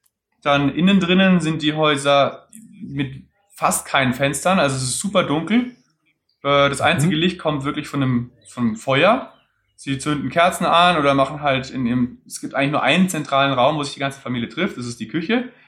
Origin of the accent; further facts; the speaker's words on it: Germany; Und das ist eine enorme Gratwanderung dann als Deutscher, wo man da eigentlich gewohnt ist, nein, vielen Dank, es ist in Ordnung, man lehnt das dankend ab.